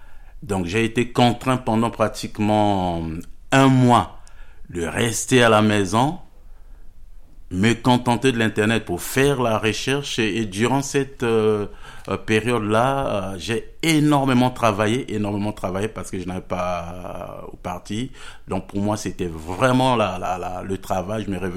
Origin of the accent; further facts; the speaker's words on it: Republic of the Congo; Je viens du Congo-Brazzaville pour un séjour de recherche postdoctoral financé par le service protection de mission DEFAP.